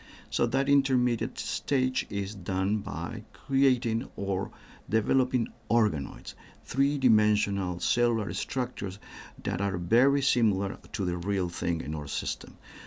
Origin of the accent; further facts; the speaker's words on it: Argentina; born there; English is a second language; I was born in Argentina, and I got my degree as MD, medical doctor